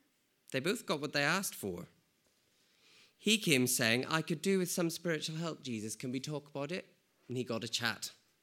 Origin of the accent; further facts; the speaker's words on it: United Kingdom; from the UK.